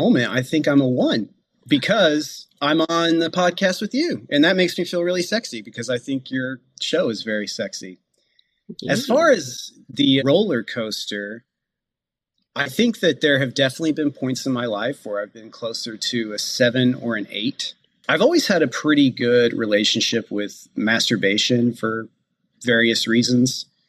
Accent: Midwest, United States; I grew up in the Midwest, as I mentioned, and I did grow up in a religious family. I had a religious upbringing, Southern Baptist, to be accurate.

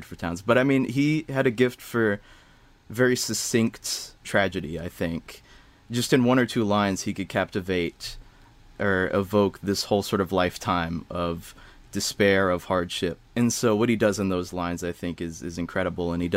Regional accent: Hodgenville, Kentucky, United States; So I'm from Kentucky, a small 3,000-person town called Hodgenville.

